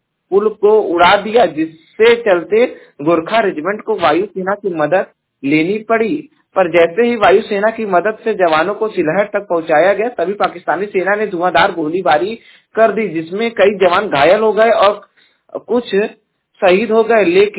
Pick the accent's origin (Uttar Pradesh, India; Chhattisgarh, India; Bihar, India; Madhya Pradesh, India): Uttar Pradesh, India; Jaunpur; और मैं उत्तर प्रदेश के जौनपुर जिले का निवासी हूं